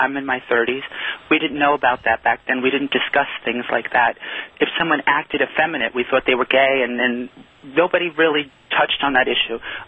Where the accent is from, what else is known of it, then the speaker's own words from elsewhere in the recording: Brooklyn, New York, United States; I grew up in Brooklyn. My father was a Marine. My mother, you know, was a stay-at-home mom.